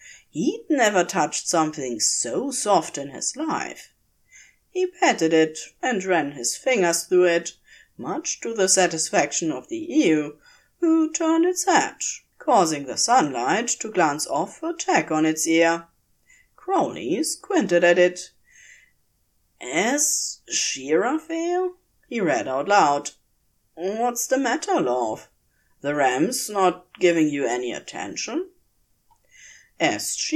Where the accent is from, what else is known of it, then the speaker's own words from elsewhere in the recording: Wales, United Kingdom; It's okay. I can write this. I'm Welsh.